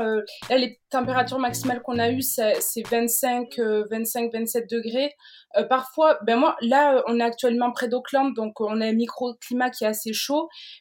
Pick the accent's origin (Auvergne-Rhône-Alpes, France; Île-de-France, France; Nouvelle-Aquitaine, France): Nouvelle-Aquitaine, France; j'ai 22 ans aussi. Je viens du sud-ouest, des Landes plus précisément. Donc j'ai toujours habité près de la mer